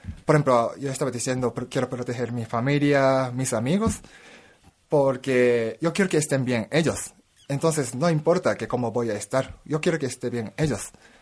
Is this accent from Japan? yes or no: yes; Japan; Spanish is a second language; now in Mexico; como yo soy de Japón y tengo mis amigos de Japón